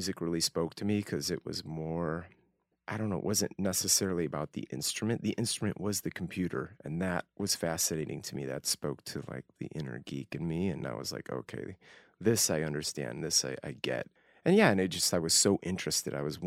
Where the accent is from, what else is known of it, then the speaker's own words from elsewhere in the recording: Northbrook, Illinois, United States; A little town called Northbrook, suburban Chicago. Northern suburbs of Chicago. Beautiful place. I was born in Evanston Hospital. The first 18 years of my life in Northbrook, Illinois.